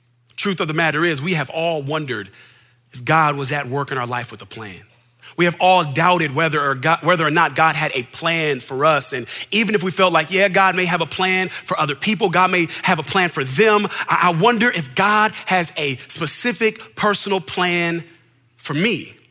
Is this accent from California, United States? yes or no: yes; California, United States; It's gonna be back in my hometown. So I go to my wife again. I say, babe, I got a plan. There's this potential job opportunity out in California. We'll be back next to family.